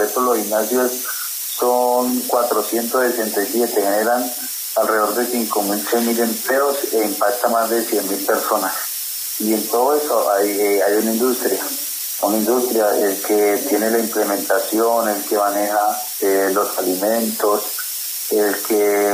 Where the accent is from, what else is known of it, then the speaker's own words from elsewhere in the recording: Cali, Valle del Cauca, Colombia; donde nosotros como caleños tengamos una política para todas las empresas del deporte